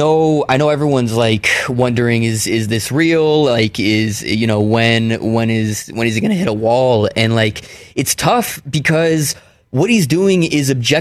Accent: Palo Alto, California, United States; Yeah, right around there. Yes, I grew up in Palo Alto.

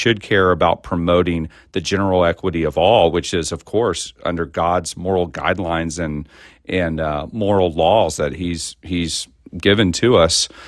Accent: Texas, United States; I think being a Texan qualifies me for a super level of insight, doesn't it?

